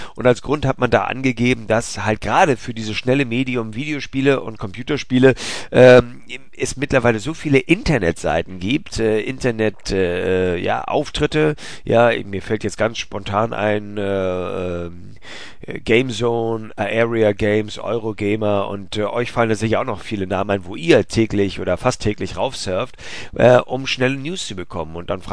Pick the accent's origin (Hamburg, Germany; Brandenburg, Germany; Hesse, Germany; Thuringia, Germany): Hamburg, Germany; meine Heimatstadt Hamburg